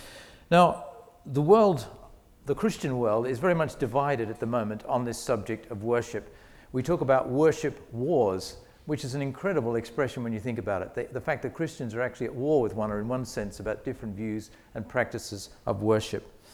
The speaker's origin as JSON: {"language": "English", "town": "Sydney", "region": "New South Wales", "country": "Australia", "accent": "mixture of British and Australian", "moved": "as an adult", "lives_now": "England", "said": "Just in case you're wondering about my strange accent, it's a mixture. I actually come from Australia, from Sydney, but I've been working in England for 9 years, so I've probably got a bit of a mixture of British and Australian"}